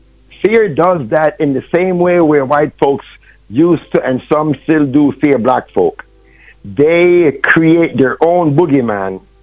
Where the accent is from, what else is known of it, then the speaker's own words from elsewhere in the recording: Jamaica; Listen, again, I'm from Jamaica. I was always the smallest and the skinniest guy.